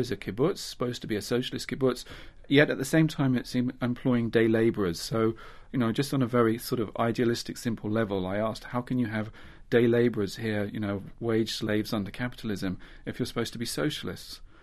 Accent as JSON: {"language": "English", "region": "London", "country": "United Kingdom", "tie": "born or raised there", "said": "I grew up Jewish in North London and had a traditional kind of Jewish upbringing"}